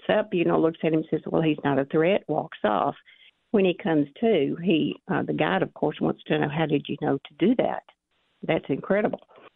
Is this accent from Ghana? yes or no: no; Arkansas, United States; We say sometimes in this little backwoods Southern people like I am from Arkansas